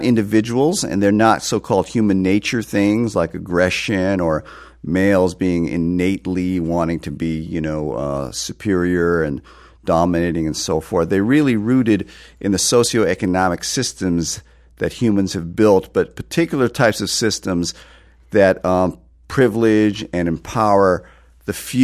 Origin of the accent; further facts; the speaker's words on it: Massachusetts, United States; growing up, facing both a lot of racist harassment and violence, being Asian American in a predominantly white community in New England, in Western Massachusetts.